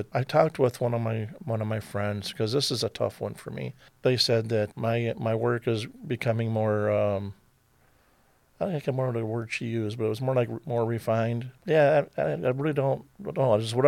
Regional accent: Detroit, Michigan, United States; born there; I'm not from Toledo originally. I'm a transplant from a couple different places. Born in Detroit, and a large family full of creative people with Southern roots. So I've been around a little bit. I call Northwest Ohio my home now.

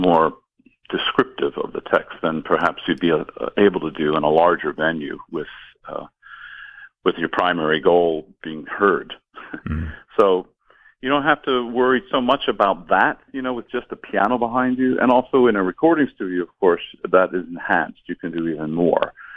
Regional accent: United States; close to my upbringing and my experience as an American.

